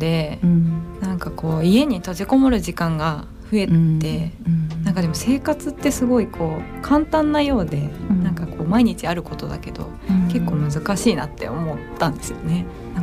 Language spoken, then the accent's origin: Japanese; Saitama, Japan; also born or lived in Chiba; もともと千葉にいたんですけど、うん、こっちに、まあ、地元埼玉なのでこっちの方に戻ってきて